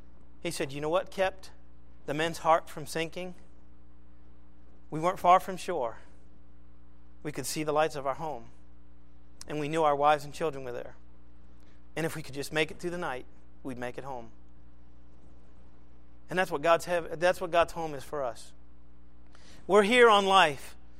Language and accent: English; Gloucester, Massachusetts, United States; I'm from the New England area. I'm from Massachusetts, Gloucester, to be exact. And it's very common for men to go out to sea in ships and not come back.